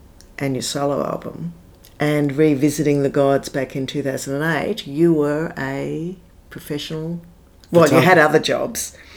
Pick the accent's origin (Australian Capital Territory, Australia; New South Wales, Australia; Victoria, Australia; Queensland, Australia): Victoria, Australia; Melbourne; born there; And I was born in Melbourne in 1958, which makes me 67.